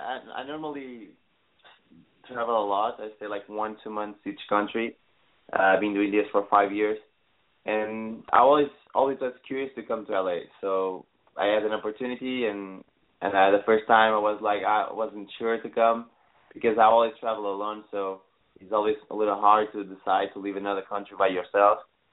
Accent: Portugal; now in Los Angeles, United States; I came from Portugal, and it's very different.

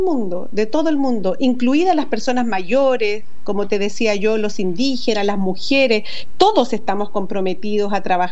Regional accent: Chile; soy chilena, vivo en Santiago, de profesión periodista, como tú.

